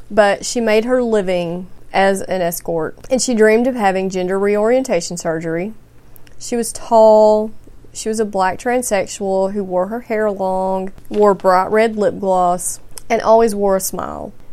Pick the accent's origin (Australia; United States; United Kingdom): United States; Southern United States; accent: Southern; and I know my Southern accent's a little hard to understand